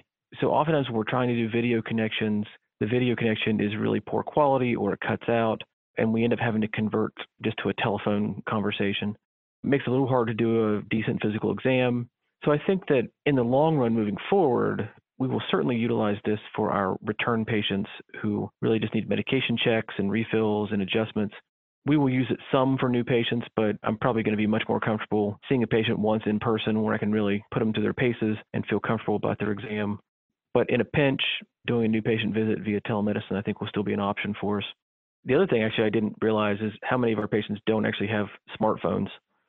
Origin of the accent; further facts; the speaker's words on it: West Virginia, United States; Well, first of all, I was born and raised in West Virginia, was gone for a bit of my training and early in my career, and then got an opportunity to come back.